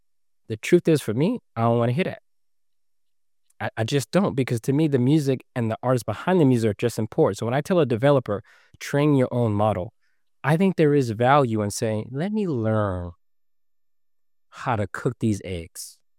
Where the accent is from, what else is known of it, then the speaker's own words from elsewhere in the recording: Atlanta, Georgia, United States; I remember when I used to live in Atlanta, and I'm from Atlanta, where I'm from, and grew up